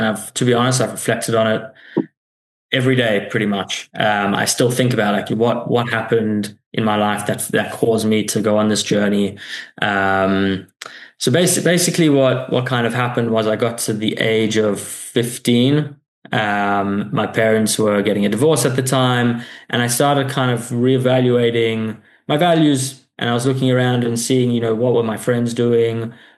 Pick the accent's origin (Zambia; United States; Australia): Australia; New South Wales; Obviously growing up in the North Shore, things were obviously a little bit less hectic than, let's say, the eastern suburbs.